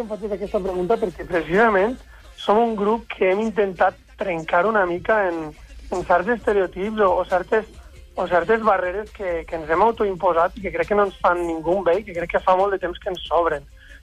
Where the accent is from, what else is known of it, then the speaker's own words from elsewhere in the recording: Valencian Community, Spain; Som d'Alacant, província d'Alacant. Som del sud.